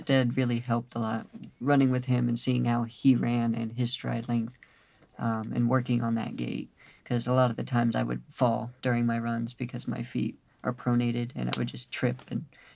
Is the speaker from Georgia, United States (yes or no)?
no; Fort Wayne, Indiana, United States; born there; now in Indianapolis, United States; I was born in Fort Wayne.